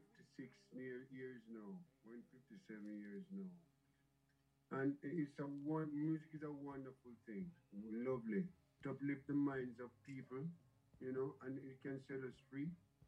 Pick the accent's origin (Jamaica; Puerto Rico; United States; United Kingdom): Jamaica; Denham Town, Kingston; Right now, I grew up in Denham Town where our parents weren't that fortunate as other people do.